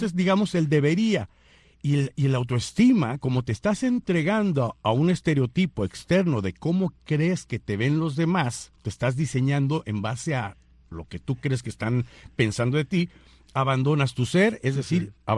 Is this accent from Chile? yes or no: no; San Luis Potosí, Mexico; born there; Yo nací en San Luis Potosí, México, en 1966.